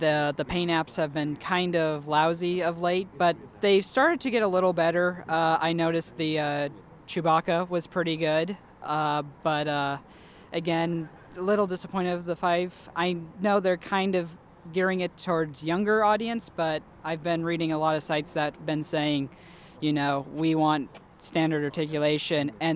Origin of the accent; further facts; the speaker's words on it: Lake Forest, United States; from Lake Forest, and mostly looking forward to the Black Series